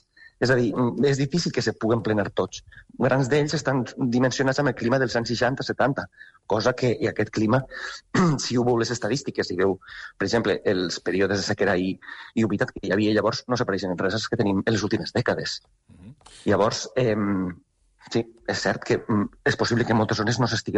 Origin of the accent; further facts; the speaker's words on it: Valencian Community, Spain; Jo soc valencià